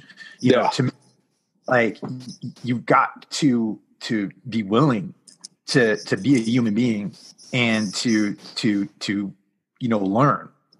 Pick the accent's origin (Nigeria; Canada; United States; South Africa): United States; Connecticut; I came from New England, right? And in New England, joining the military is an act of revolt